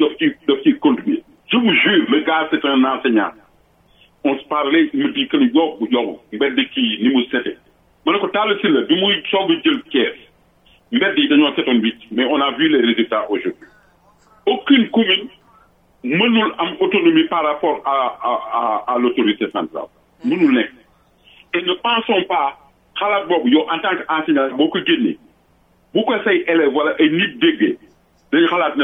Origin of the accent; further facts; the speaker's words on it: Tambacounda, Senegal; mais moi je suis de Tamba